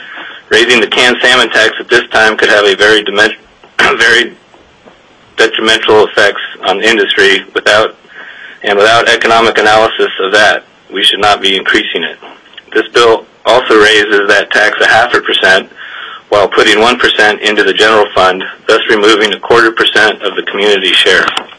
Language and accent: English; Homer, Alaska, United States; from Homer. I'm a commercial fisherman representing myself.